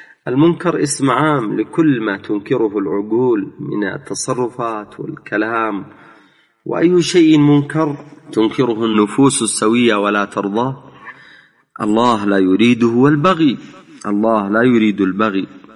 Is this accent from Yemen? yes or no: yes; Yemen; نحن في بلدنا اليمن مع المسيرة القرآنية الجميع يسعون إلى محاربة الفحشاء والفاحشين،